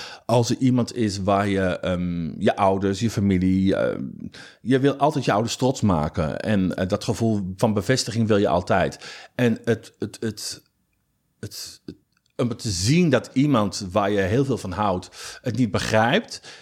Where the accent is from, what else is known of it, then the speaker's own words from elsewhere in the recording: Utrecht, Netherlands; Ik kom officieel uit Utrecht. Gewoon lekker in een volksbuurt geboren en getogen.